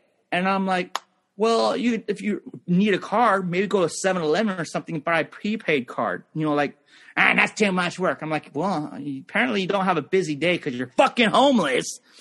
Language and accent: English; Canada; I'm Canadian.